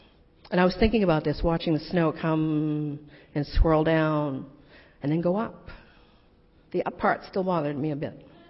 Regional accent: Boston, Massachusetts, United States; I grew up in Boston, went to public schools. No aspersions on anyone in the clergy today. But where I grew up in Dorchester, neighborhood of Boston

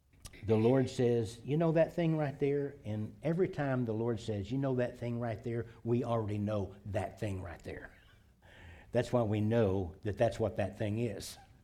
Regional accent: Irving, Texas, United States; I grew up in Irving, and the biggest radio station on the air in those days was KLIF, AM radio

